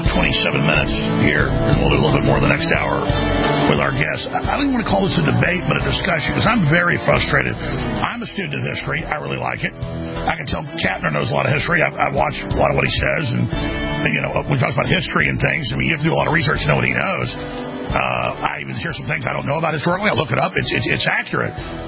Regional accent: Dallas, Texas, United States; But I'm growing up in Dallas. There was a lot of racial tension, and I never started fights.

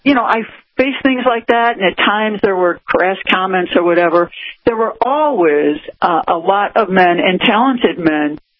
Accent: Chicago, Illinois, United States; And fortunately, I'm from Chicago and love the winter, and I survived it just okay, fine.

